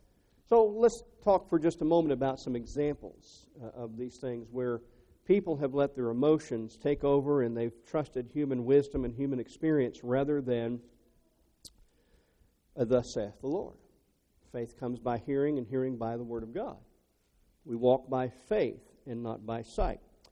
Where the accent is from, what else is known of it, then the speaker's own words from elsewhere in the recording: Florida, United States; a church that we're familiar with back where we grew up in Florida